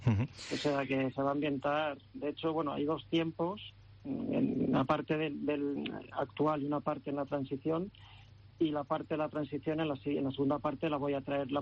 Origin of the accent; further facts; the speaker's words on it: Alicante, Valencian Community, Spain; aunque soy alicantino, ¿no? y conozco la ciudad